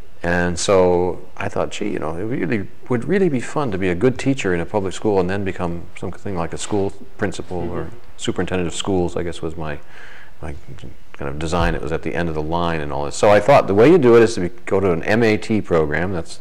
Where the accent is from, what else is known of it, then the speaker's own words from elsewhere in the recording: Scotia, New York, United States; I was born and raised in Schenectady, New York, in a little suburb of Schenectady across the Mohawk River from it called Scotia, which means Scotland.